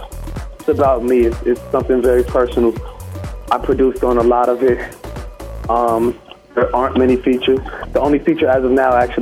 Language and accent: English; Chicago, Illinois, United States; I'm from Chicago, you know, niggas don't live till 22.